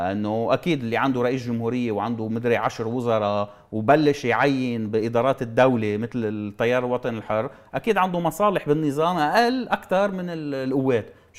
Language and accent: Arabic; Lebanon; يعني مع انه دستوريا ما في حدا بيمثل الطوائف عندنا بلبنان